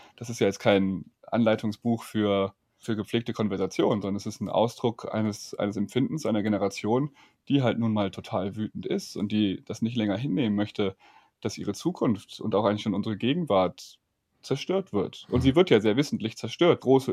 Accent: Rhineland-Palatinate, Germany; Ich bin in der Nähe des Ahrtals groß geworden

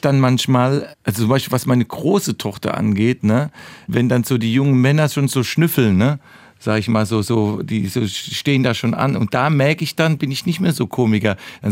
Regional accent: Mannheim, Baden-Württemberg, Germany; in Mannheim direkt, in meiner Heimatstadt.

